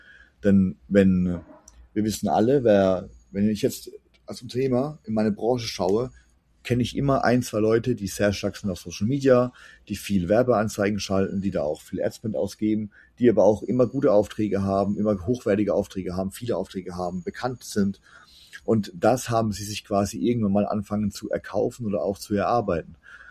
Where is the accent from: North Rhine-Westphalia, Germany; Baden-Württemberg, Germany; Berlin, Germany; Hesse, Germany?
Baden-Württemberg, Germany; Bruchsal; gerade ich komme aus Bruchsal hat 40.000 Einwohner